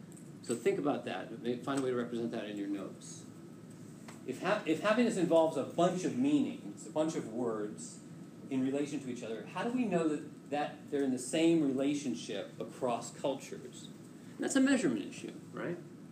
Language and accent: English; United States; because I'm an American, I grew up here, I feel very much like an American.